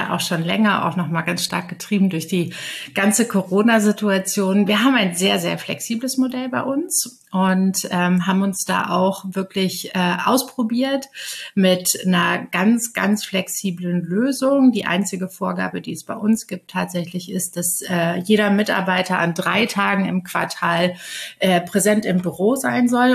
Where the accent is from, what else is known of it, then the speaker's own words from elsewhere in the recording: Aachen, North Rhine-Westphalia, Germany; moved away as an adult; now in Hamburg, Germany; Ich bin jetzt 45 Jahre alt. Ich bin vor 10 Jahren nach Hamburg gekommen und komme ursprünglich aus Aachen. Es ist eine deutlich kleinere Stadt als Hamburg, im Westen auch etwas beschaulicher.